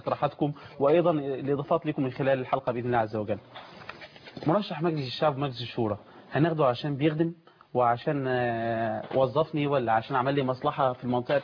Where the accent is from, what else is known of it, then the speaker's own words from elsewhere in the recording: Egypt; انا كمواطن مصري